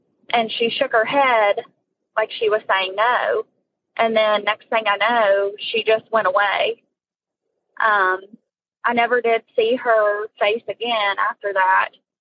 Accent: West Virginia, United States; I'm from West Virginia.

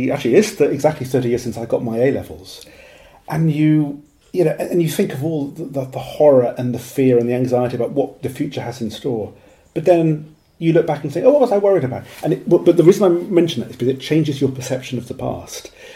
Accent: Wales, United Kingdom; although I don't speak Welsh, I'm from Wales

